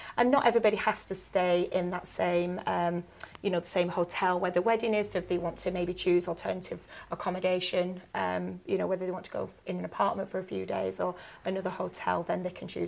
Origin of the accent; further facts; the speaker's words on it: North West England, United Kingdom; Proper Ribble Valley born and bred. I was born in Worley as well